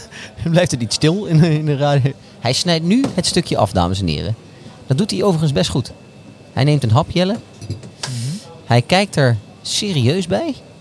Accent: Utrecht, Netherlands; Vinden wij daar wat van als Utrechters?

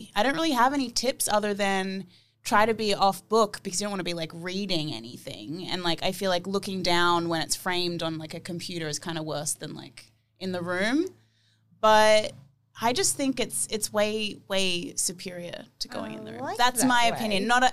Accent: Byron Bay, New South Wales, Australia; I grew up in Byron Bay, which is like a total like alternative hippie town.

